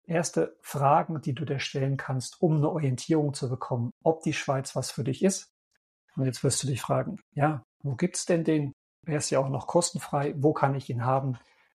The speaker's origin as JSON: {"language": "German", "country": "Germany", "moved": "yes", "lives_now": "Kreuzlingen, Switzerland", "said": "denn ich bin aus Deutschland ausgewandert. Ich fühle mich nicht als Schweizer, sondern ja irgendwo sowas dazwischen."}